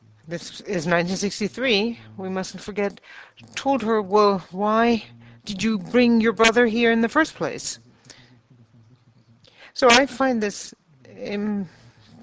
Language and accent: English; Oldenburg, Lower Saxony, Germany; I'm from Oldenburg, and we have a clinic on the border of the town of Oldenburg